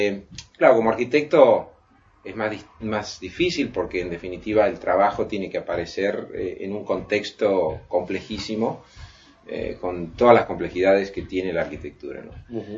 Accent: Argentina; moved away as an adult; cuando salí de la Argentina, me fui a Estados Unidos a estudiar y después a practicar.

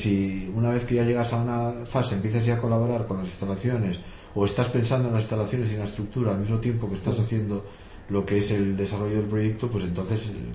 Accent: San Sebastián, Basque Country, Spain; A mí San Sebastián no soy profeta en mi tierra

